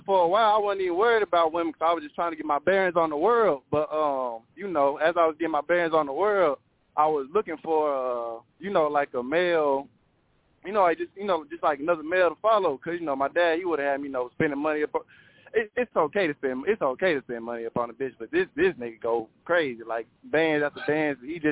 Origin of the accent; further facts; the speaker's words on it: Arkansas, United States; I know about pimping because I'm from Arkansas and shit